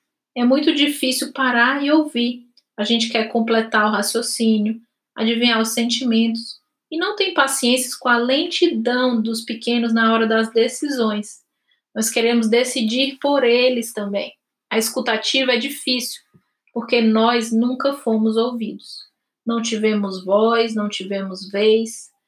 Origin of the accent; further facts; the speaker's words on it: Dourados, Mato Grosso do Sul, Brazil; A minha infância livre, em Dourados, no Mato Grosso do Sul